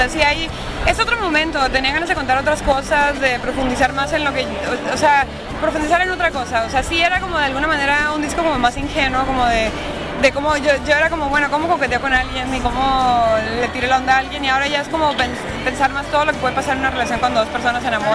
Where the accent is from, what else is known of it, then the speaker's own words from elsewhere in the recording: northern Mexico, Mexico; en el norte de México hablamos un poco como los colombianos bogotanos.